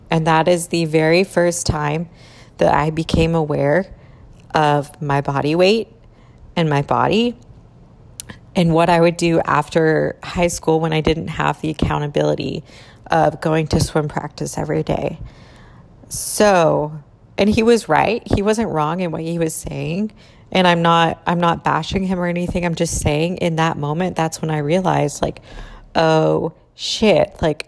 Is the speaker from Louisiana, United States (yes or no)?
no; Fort Gibson, Oklahoma, United States; I don't really keep up with anyone from my hometown, though, just because that's just not, like, there's no, really no value there for me anymore, other than that's where I grew up.